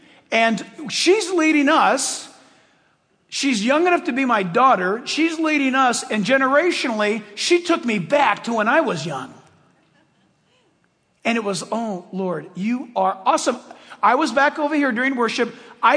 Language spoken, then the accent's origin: English; California, United States; born or raised there